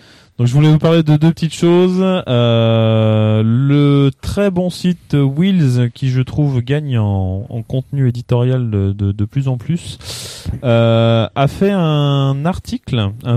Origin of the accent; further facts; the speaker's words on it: France; Alors nous, en tant que Français, c'est rigolo pas qu'on regarde ça